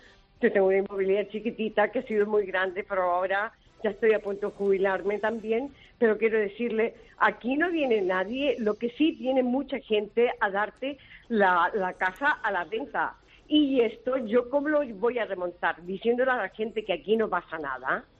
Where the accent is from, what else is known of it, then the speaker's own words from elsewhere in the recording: United States; now in Catalonia, Spain; Yo me siento catalana de adopción. Yo soy americana.